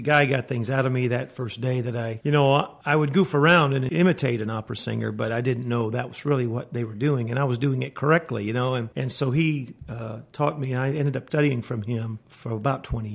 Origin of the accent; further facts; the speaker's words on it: Canton, Ohio, United States; I was born in Canton, Ohio, right there where the Hall of Fame is, right?